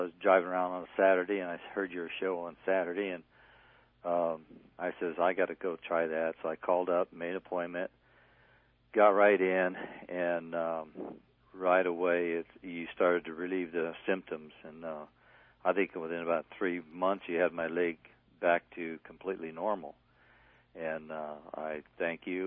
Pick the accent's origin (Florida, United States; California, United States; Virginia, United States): California, United States; Norwalk